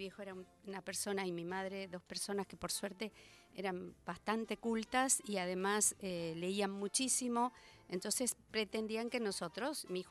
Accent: Spain; yo soy ariana y española

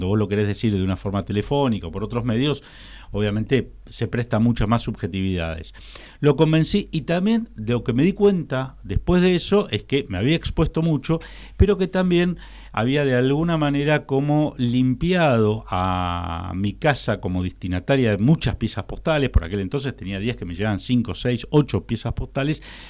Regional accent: Argentina; como tantos argentinos teníamos miedo

